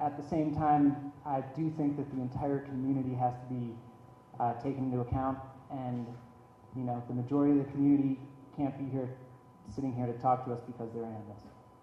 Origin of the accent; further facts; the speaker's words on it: Redstone, Colorado, United States; I grew up in Redstone.